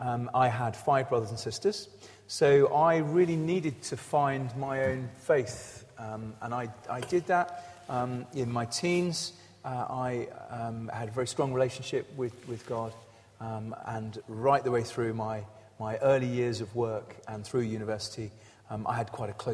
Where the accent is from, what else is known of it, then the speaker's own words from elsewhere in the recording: Mayfield, South East England, United Kingdom; also born or lived in Tunbridge Wells; We moved from Mayfield to Tunbridge Wells, and it was in Tunbridge Wells that I found my own church.